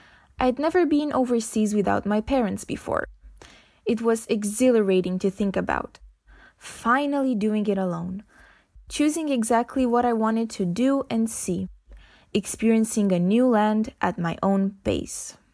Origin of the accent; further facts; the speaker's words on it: Romania; "I'm from Romania," I told him.